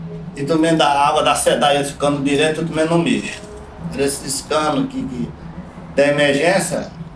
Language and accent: Portuguese; Northeast Region, Brazil; Vim pra cá com todo nordestino gente, atrás de uma melhoria. É por isso que estou aqui até hoje. Vou na minha terra, volto de novo.